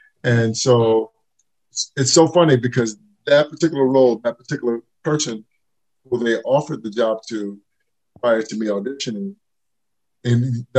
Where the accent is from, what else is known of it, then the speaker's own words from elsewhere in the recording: St. Louis, Missouri, United States; First, well, I'm from St. Louis. I'm one of seven.